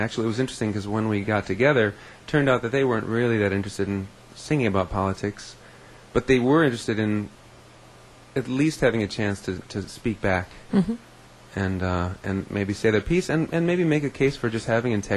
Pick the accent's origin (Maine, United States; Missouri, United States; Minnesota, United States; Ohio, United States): Minnesota, United States; Minneapolis; was talking about Minneapolis, so he might have just been making a kind of a cultural statement about my hometown.